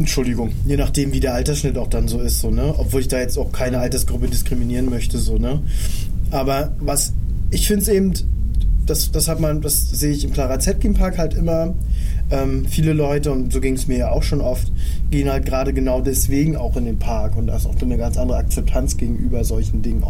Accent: Greifswald, Mecklenburg-Vorpommern, Germany; ich komme ja aus Greifswald

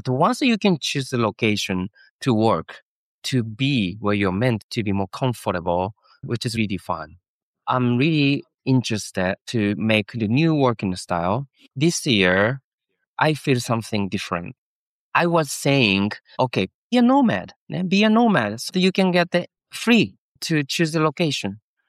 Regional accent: Nagasaki, Japan; born there; English is a second language; I was born in Nagasaki

